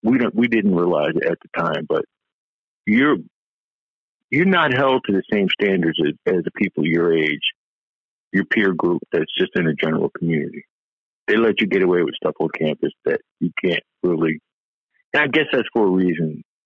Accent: United States; I'm just thinking about it like this, because I'm an American, obviously

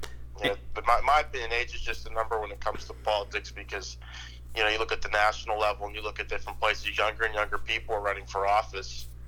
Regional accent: Pennsylvania, United States; and I'm from the Mon Valley, which is a bunch of old steel towns that used to be thriving. They're not quite as thriving as they used to be.

